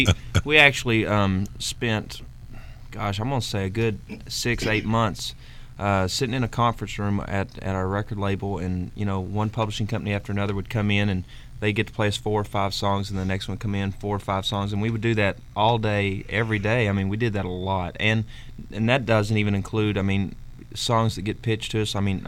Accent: Texas, United States; now in Tennessee, United States; we're all from Texas, met in the great state of Tennessee

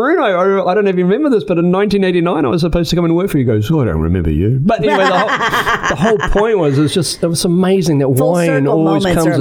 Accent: New Zealand; born or raised there; also born or lived in Australia; now in United States

